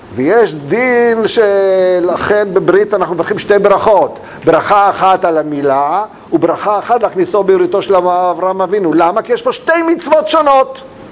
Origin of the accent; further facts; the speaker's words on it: Romania; הרבה זה סבי היה רומני, כמו שאתם מרגישים ברי שלי, גם אני רומני. רומני הכוונה יהודי ברומניה